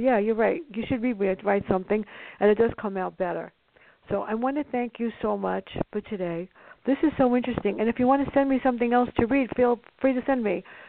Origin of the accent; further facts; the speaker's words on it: Bronx, New York, United States; it's based on real-life events growing up in the South Bronx.